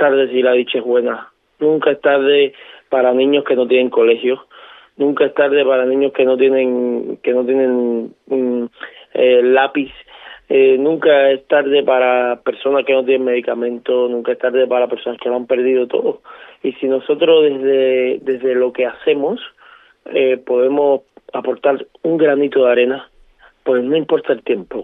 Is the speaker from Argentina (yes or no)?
no; Canary Islands, Spain; Somos de Fuerteventura y eso es algo que hace falta entender